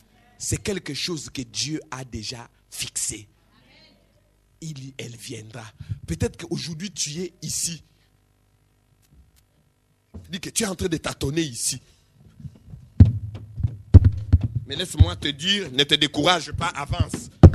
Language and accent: French; DR Congo; Chez nous, en République démocratique du Congo, je ne sais pas si dans d'autres cultures, on appelle les filles comme ça